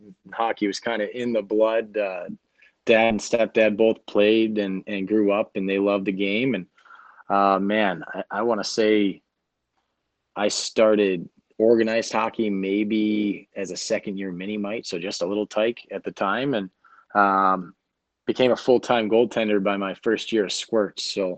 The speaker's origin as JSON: {"language": "English", "town": "Grand Rapids", "region": "Michigan", "country": "United States", "tie": "born or raised there", "said": "So I grew up in Grand Rapids, Michigan."}